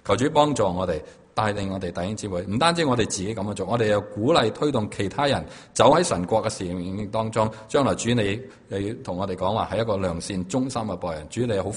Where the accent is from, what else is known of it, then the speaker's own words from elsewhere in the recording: China; 我中国人就系将啲遗产留俾下一代